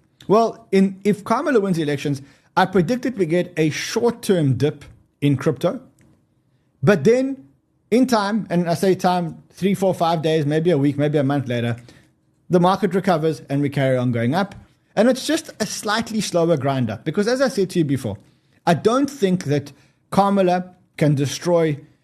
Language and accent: English; India; I mean, us Indians, we take it very, very, very personally when people call us Indian.